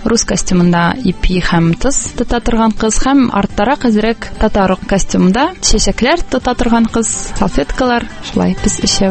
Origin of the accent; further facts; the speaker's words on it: Kazan, Tatarstan, Russia; Брюссельдә Казанны якладык һәм Универсиаданы үзебезнең туган шәһәребезгә горурланып алып кайттык.